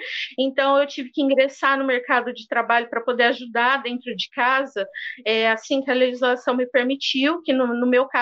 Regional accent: Campinas, São Paulo, Brazil; Eu nasci e cresci em uma favela em Campinas, né, e nesse contexto de ser uma criança que cresce dentro de uma favela

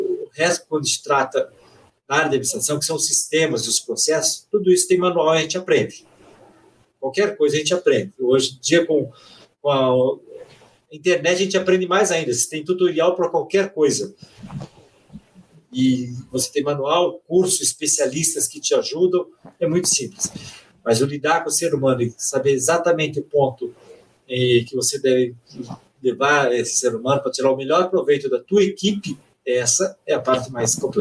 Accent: Curitiba, Paraná, Brazil; Eu sou curitibano, eu costumo dizer que eu sou uma das raras pessoas que sou curitibano aqui, porque curitibano em Curitiba é uma raridade

